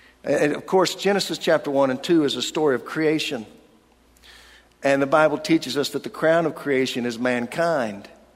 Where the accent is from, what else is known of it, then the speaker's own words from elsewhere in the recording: Oklahoma, United States; I said, "No, I'm from Oklahoma."